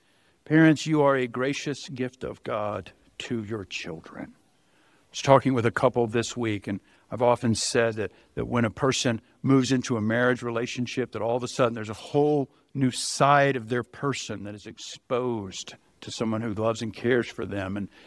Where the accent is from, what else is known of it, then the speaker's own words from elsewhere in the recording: Colorado, United States; And people would say, oh, would you raise your kids in the South? I'm like, no, we're from Colorado.